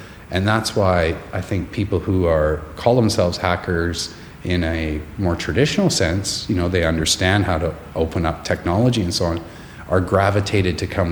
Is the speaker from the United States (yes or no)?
no; Canada; Of course, being Canadian, it's hard to escape, if you're interested in this area